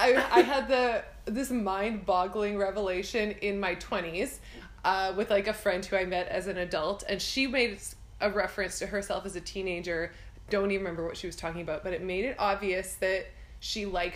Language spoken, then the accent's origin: English; Abbotsford, British Columbia, Canada; Yeah, I grew up in Abbotsford, Mennonite family